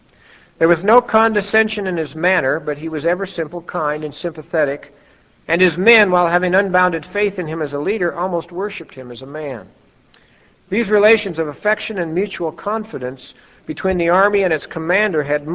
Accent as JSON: {"language": "English", "region": "Northwest", "country": "United States", "tie": "born or raised there", "said": "and I'm a northern boy, I grew up in the Northwest"}